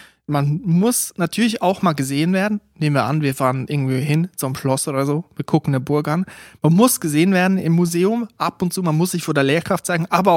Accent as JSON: {"language": "German", "region": "Aargau", "country": "Switzerland", "tie": "born or raised there", "said": "also dort, wo ich aufgewachsen bin, Kanton Aargau, sehr dicht von Römern bevölkert gewesen früher."}